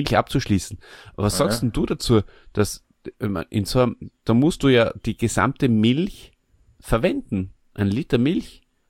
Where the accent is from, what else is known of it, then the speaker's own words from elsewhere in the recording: Burgenland, Austria; Bei uns im Burgenland heißt es spaßig, wenn jemand ein bisschen ein merkwürdiges Verhalten an den Tag legt.